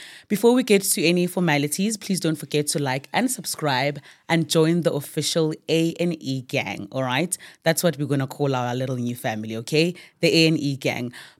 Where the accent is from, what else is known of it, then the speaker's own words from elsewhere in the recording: Emalahleni, Mpumalanga, South Africa; I was born in Emalahleni. It's a small town in Witbank. And I am the last born of my parents. I was raised by my grandmother.